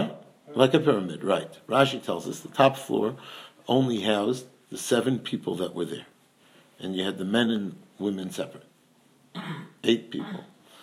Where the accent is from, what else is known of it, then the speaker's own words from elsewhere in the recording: Bronx, New York, United States; I come from the Bronx. I'm spoiled, you know.